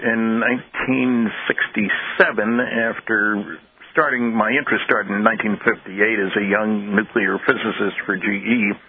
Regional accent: New Jersey, United States; Well, I grew up in New Jersey. It wasn't my fault. I had nothing to do with it.

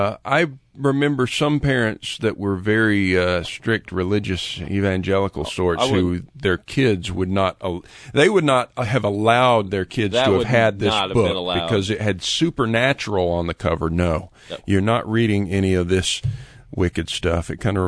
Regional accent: Florida, United States; We grew up in Central Florida together.

